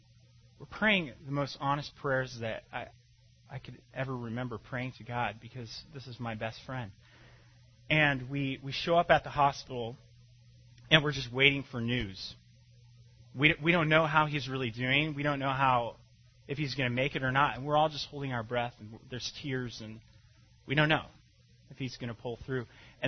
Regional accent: Winnipeg, Manitoba, Canada; I grew up in Canada. I was born in Canada, actually, which will explain if you hear me pronounce a word kind of strangely or say the word A, it's because I have spent some time in Canada. I was born in Winnipeg, Manitoba, right above the Great Lakes.

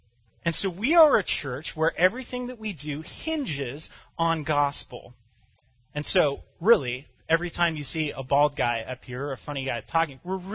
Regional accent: Phoenix, Arizona, United States; I grew up in Phoenix, Arizona, where I just got an awe.

